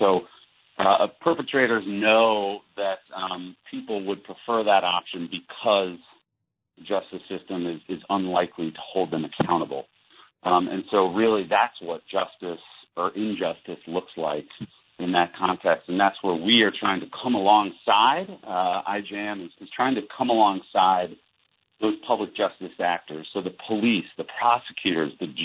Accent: Edina, Minnesota, United States; I grew up here in Edina and going to Colonial Church.

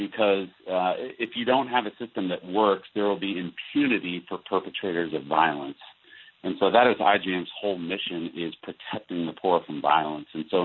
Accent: Edina, Minnesota, United States; I grew up here in Edina and going to Colonial Church.

